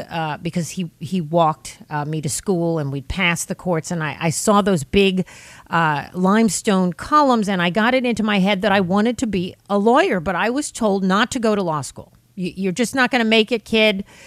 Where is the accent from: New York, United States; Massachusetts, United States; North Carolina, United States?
New York, United States; New York City; And I grew up on the Lower East Side on the FDR Drive. So we're talking the 1970s in New York.